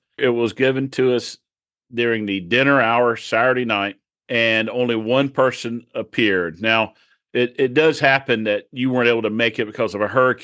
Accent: Florida, United States; As I grew up in Florida as well, and I know of whence you speak.

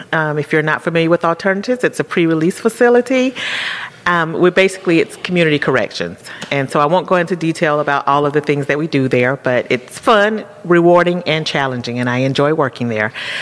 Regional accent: Jacksonville, Florida, United States; moved away as an adult; also born or lived in Phoenix / Reno; We're originally from Florida, both of us, Jacksonville, Florida. And we lived in Phoenix for about 5 years. Then we moved to Reno.

